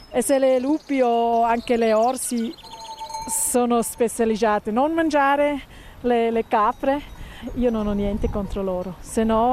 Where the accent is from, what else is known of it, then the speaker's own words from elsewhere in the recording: Bern, Switzerland; Italian is a second language; Originaria sono dall'Oberland Pernese e là tanti parenti sono anche contadini piccoli